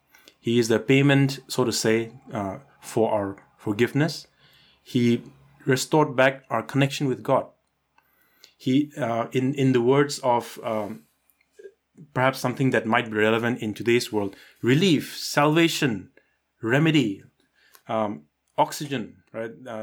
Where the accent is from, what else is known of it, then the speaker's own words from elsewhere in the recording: India; And I'm from India.